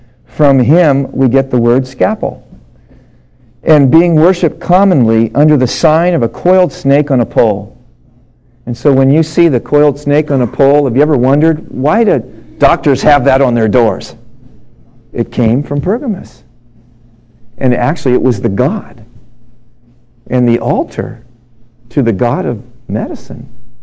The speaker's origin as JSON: {"language": "English", "country": "United States", "said": "I'm an American. These people see America through these movies."}